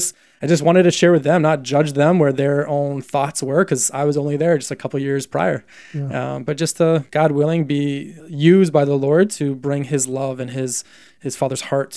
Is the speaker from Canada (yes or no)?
yes; Canada; as a Canadian